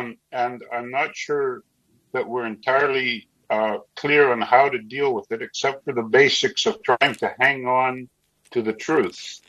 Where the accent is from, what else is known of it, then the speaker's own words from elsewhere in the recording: Canada; But I'm a Canadian, so, you know, I have my truth, and it's different.